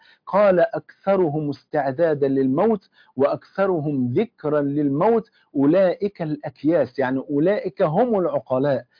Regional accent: Egypt; عندنا في مصر عند كوبري الجامعة في إحدى السنوات

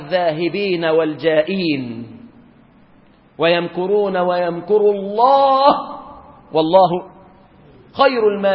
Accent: Egypt

